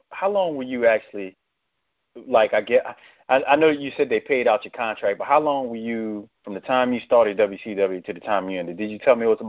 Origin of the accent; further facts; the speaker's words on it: New Orleans, Louisiana, United States; I was born and raised on that too, man. Yeah. And growing up in New Orleans, that was it.